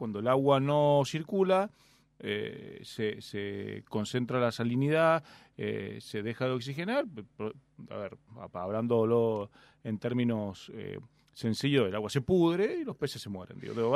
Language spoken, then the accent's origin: Spanish; Mendoza, Argentina; como mendocinos